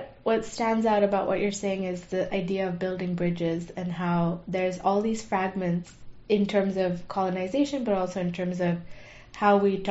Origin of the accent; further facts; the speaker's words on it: India; Every time I tell someone I'm from India